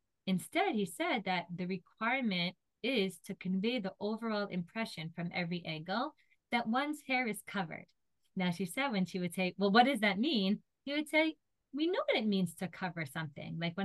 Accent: United States; And I think, you know, when I grew up in America, many women that I knew who considered themselves Orthodox

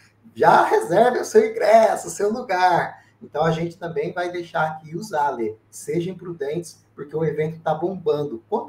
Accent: Campinas, São Paulo, Brazil; eu sou de Campinas

